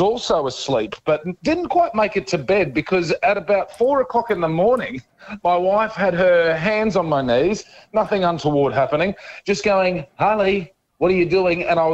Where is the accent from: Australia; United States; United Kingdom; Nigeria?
Australia; Bundaberg, Queensland; I grew up in Bundaberg. I went to school across the road from the Bundaberg ginger beer factory.